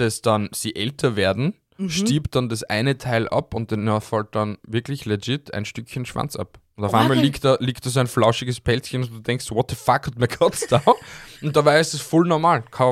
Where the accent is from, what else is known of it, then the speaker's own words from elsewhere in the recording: Austria; aber es gibt sicher in Amerika mehr Orten, dass du einen Menschen irgendwie verschwinden lässt, als bei uns in Österreich